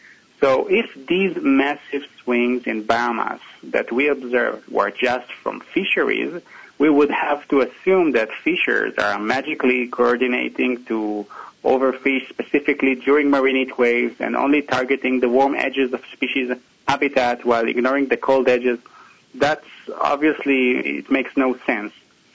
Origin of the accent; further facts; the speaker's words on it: Israel; I'm originally from Israel, which is in the east part of the Mediterranean Sea